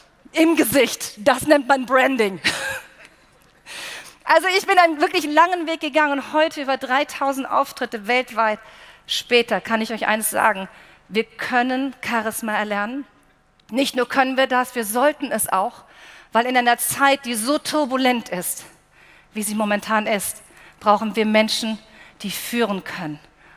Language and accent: German; Baden-Württemberg, Germany; accent: Swabian; Ich komme hier direkt eigentlich aus der Ecke, heute volles Heimspiel, ich komme schwäbisch-schwätzerisch, der Wahnsinn.